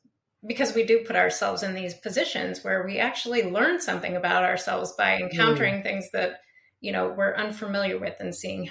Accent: Wyoming, United States; also born or lived in New York / Fort Worth / Colorado; now in Eugene, United States; Oh, well, I grew up in Wyoming. And I went to undergraduate school in upstate New York. And then I went to graduate school in Fort Worth, Texas.

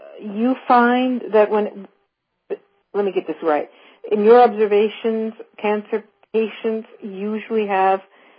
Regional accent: California, United States; Oh, that's my neighborhood. I'm from San Francisco Bay Area.

